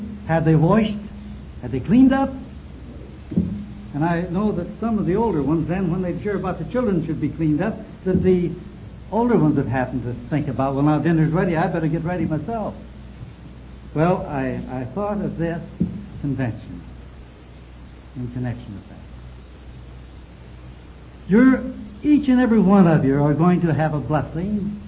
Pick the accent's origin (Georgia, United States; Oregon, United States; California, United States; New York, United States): California, United States; Los Angeles; She knew that I was from Los Angeles, from that particular family there.